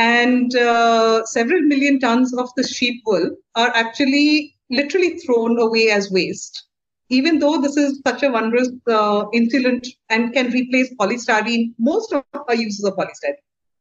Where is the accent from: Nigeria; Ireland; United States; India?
India; Odisha; now in Calcutta, India; I'm from Orissa, I'm currently living in Calcutta